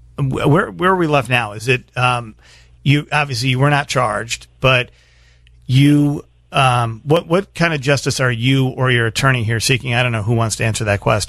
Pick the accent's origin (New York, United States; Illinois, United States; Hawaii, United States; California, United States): Illinois, United States; Chicago; And as a Chicagoan, and as a CTA writer, as a Venture card holder, I'm sorry that happened to you